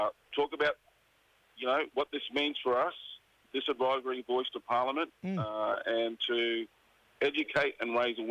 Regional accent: Darnley Island, Queensland, Australia; now in Cairns, Australia; I'm from Erebus, Darnley Island, Torres Strait. I work in base, usually out of Cairns there with the Gimoy Nation.

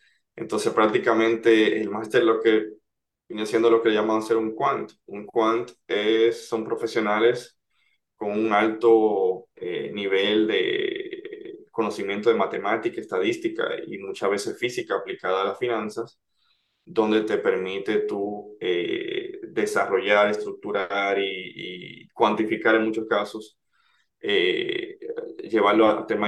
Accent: Santo Domingo, Distrito Nacional, Dominican Republic; also born or lived in Santiago, Dominican Republic; Crecí en Santo Domingo y viví un año en Santiago. La verdad hice el sexto grado del colegio en Santiago por un tema de coyuntural, de trabajo de mi padre. Y nos mudamos allá, pero luego retornamos a Santo Domingo.

